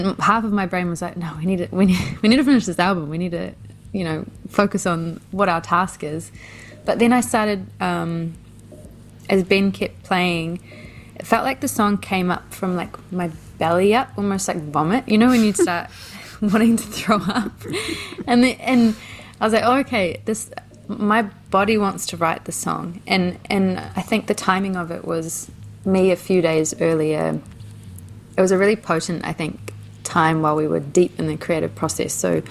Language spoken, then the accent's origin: English; Rotorua, Bay of Plenty, New Zealand; growing up in Rotorua too, and I'm so drawn to and love the Māori culture